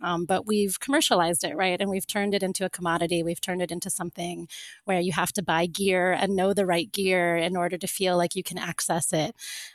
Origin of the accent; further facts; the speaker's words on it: Florida, United States; I know for me, when I grew up in Florida, and it was just pretty much standard